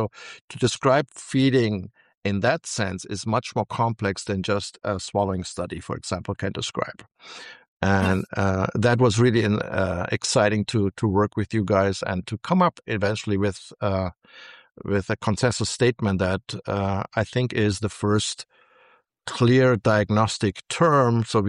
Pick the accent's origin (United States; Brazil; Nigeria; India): Brazil; accent: German; also born or lived in Germany; Like you might hear my accent is German. I was born in Germany. I grew up in Brazil.